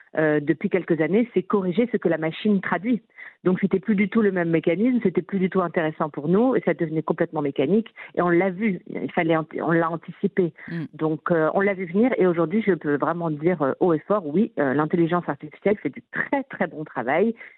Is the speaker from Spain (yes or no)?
no; Paris, Île-de-France, France; J'ai grandi à Paris jusqu'à mes 20 ans.